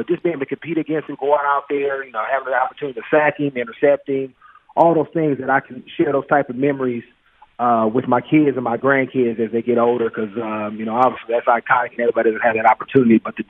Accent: California, United States; I even think about growing up in the Bay Area about a guy, Joe Montana, you know, being one of the best ever too.

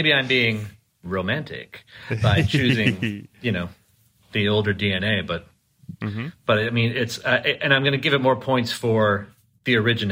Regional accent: Chicago, Illinois, United States; I'm a teenager from Chicago in the 80s.

